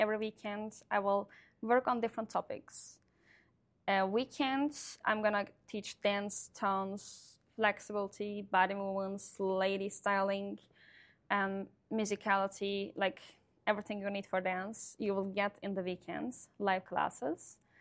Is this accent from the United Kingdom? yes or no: no; Mesopotamia, Turkey; I'm from Mesopotamia in Turkey.